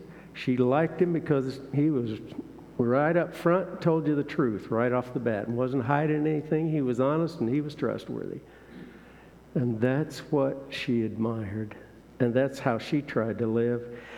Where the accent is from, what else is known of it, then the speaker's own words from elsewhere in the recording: Naperville, Illinois, United States; I was raised in Naperville, Illinois.